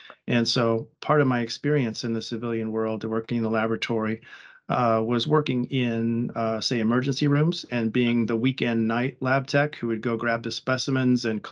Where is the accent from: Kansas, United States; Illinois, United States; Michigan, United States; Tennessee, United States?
Kansas, United States; Yeah, I was from Northwest Kansas originally. And so University of Nebraska was fairly close to home, but not too close